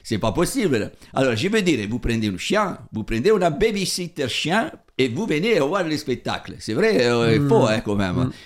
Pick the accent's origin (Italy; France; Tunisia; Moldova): Italy; Tu es un migrant, moi je viens de l'Italie